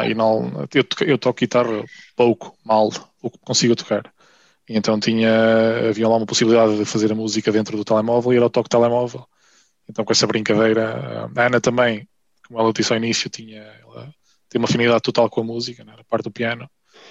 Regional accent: Bragança, Norte, Portugal; moved away as an adult; Bem, eu vim de Bragança e, na verdade, vim com mais amigos.

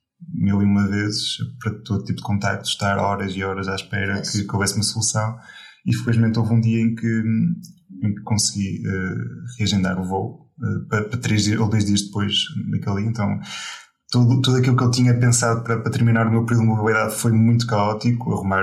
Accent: Viana do Castelo, Norte, Portugal; now in Porto, Portugal; não ir logo para a minha cidade natal, que é Viana do Castelo, para não ir logo ter com a família

